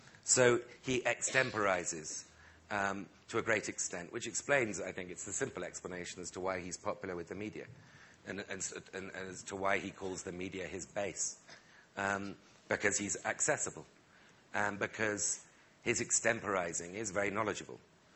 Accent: United Kingdom; the Financial Times circulation in the United States is larger than it is in Britain, in my home country.

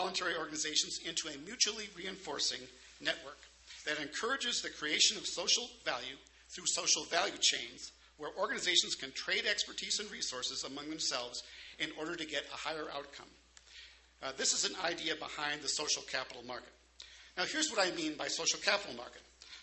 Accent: Minnesota, United States; I'm from Minnesota, the land of Paul Wellstone

